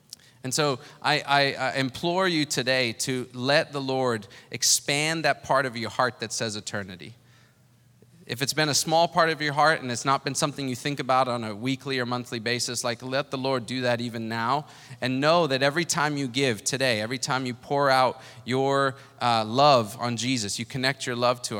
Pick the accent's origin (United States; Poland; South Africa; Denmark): South Africa; I was a boy from South Africa with nothing, a 10th grade education, and then a Bible school degree.